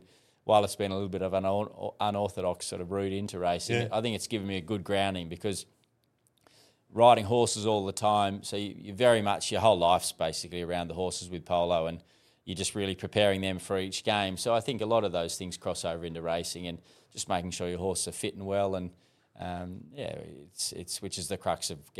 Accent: Scone, New South Wales, Australia; growing up in Scone, you're surrounded by the studs, and you're pretty aware of it.

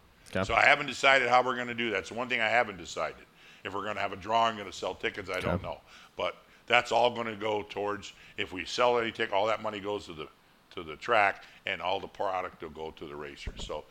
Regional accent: Schenectady, New York, United States; Schenectady, New York.

